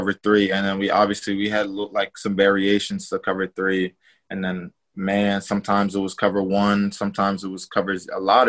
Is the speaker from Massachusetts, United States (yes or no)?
yes; Massachusetts, United States; Yeah, I'm from Massachusetts, so my favorite team was the Patriots.